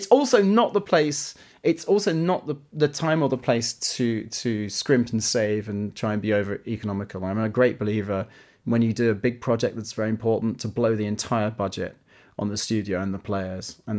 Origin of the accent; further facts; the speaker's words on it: London, United Kingdom; It's just for me as a Londoner and as a musician, everything hubs into that place.